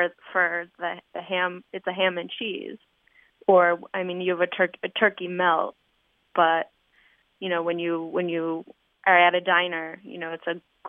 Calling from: Highland Park, Illinois, United States; I'm calling from Highland Park, Illinois.

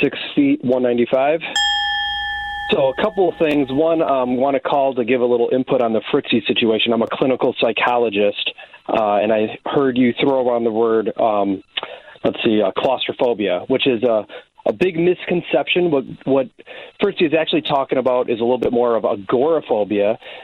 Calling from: Milwaukee, Wisconsin, United States; lifelong Bucks fan. I'm calling from Milwaukee, Wisconsin.

